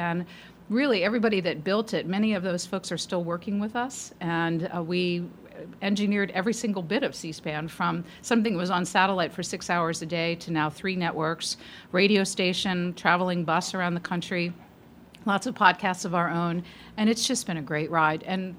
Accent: Philadelphia, Pennsylvania, United States; I'm not. I'm from Philadelphia.

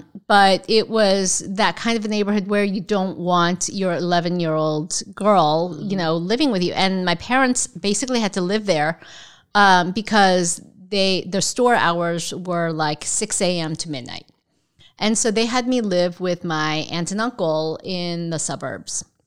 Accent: Seoul, South Korea; I grew up in Seoul, South Korea, and we were really, really poor. I was an only child. My parents and I lived in one room. We had no indoor plumbing.

